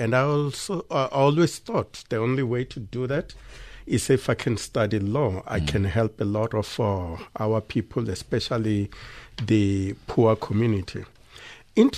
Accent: Limpopo, South Africa; And yes, I grew up in Limpopo, the area called Rwamondo. That's where I grew up as a teenager.

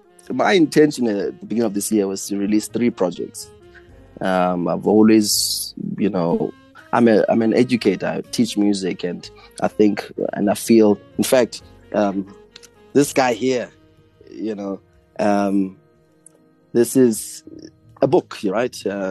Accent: South Africa; myself as a South African musician

